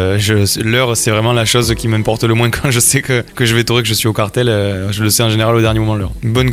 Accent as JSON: {"language": "French", "town": "Nîmes", "region": "Occitanie", "country": "France", "said": "Je viens de Nîmes, j'ai 24 ans."}